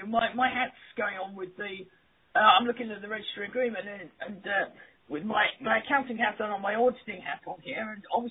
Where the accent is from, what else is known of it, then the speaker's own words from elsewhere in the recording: England, United Kingdom; Maybe it's because I'm English